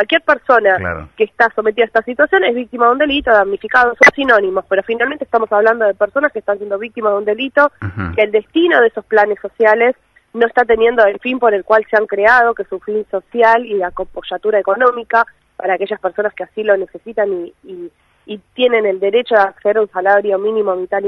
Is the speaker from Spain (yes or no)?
no; Argentina; y como ciudadanos argentinos, nos genera muchísima tristeza